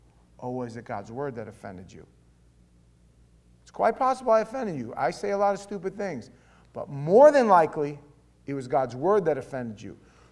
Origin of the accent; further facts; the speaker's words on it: Germany; accent: German; It's my German accent.